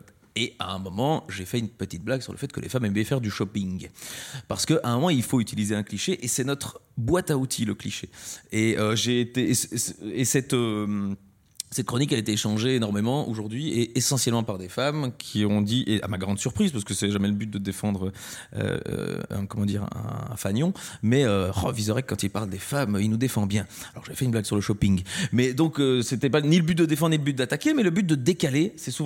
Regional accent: Belgium; J'avais dit que moi je suis belge

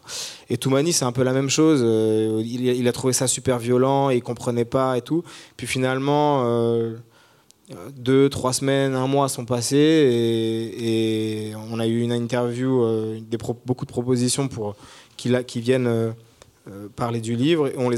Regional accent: Ris-Orangis, Île-de-France, France; now in Paris, France; j'ai tout transbahuté au moment de l'écriture à Ris-Orangis, là où j'ai grandi.

